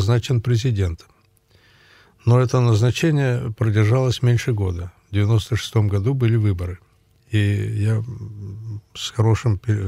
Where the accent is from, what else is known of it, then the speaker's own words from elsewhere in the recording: Aleksandrovsk, Perm Krai, Russia; born there; И родился там тоже.